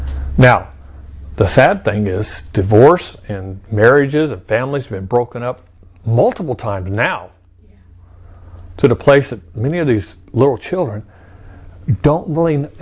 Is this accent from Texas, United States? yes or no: no; Chandler, Arizona, United States; We grew up in Chandler in this little neighborhood and stuff